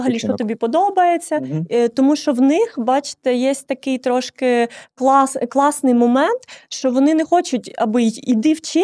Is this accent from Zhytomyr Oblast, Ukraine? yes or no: no; Mykolaiv, Mykolaiv Oblast, Ukraine; де я сама з Миколаєва